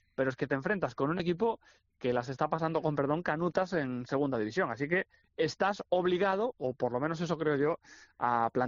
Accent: Galicia, Spain; como buenos gallegos que somos

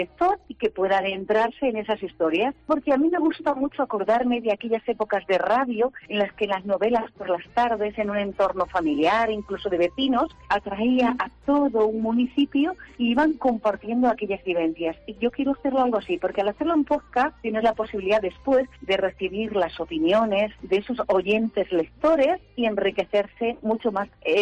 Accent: Almodóvar del Campo, Castilla-La Mancha, Spain; Pues mira, acabo de cumplir 70 años y soy de Almodóvar del Campo.

